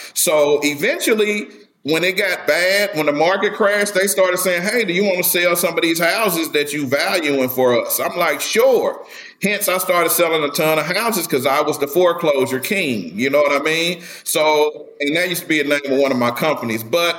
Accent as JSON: {"language": "English", "region": "Midwest", "country": "United States", "said": "So I come from the Midwest."}